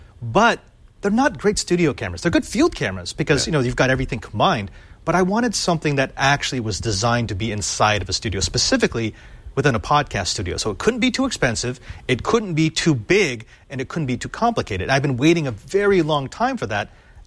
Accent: Philippines; And by the way, you can tell I'm Filipino because I still have the plastic on it.

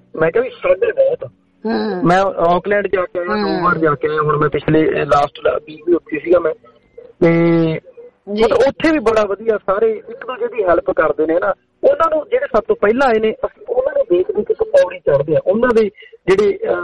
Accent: Bhikhi, Punjab, India; moved away as an adult; ਮੇਰਾ ਪੰਜਾਬ ਦੇ ਵਿੱਚ ਲੁਧਿਆਣੇ ਦੇ ਕੋਲੇ ਰਾੜਾ ਸਾਹਿਬ ਪਿੰਡ ਆ, ਤੇ ਰਾੜਾ ਸਾਹਿਬ ਦੇ ਨਾਲ ਹੀ ਮੇਰਾ ਪਿੰਡ ਭੀਖੀ ਖੜਦਾ, ਪਰ ਮੈਂ ਰਾੜਾ ਸਾਹਿਬ ਹੀ ਰਹਿੰਦੇ ਹਾਂ ਅਸੀਂ ਬਾਜ਼ਾਰ ਦੇ ਵਿੱਚ ਹੀ

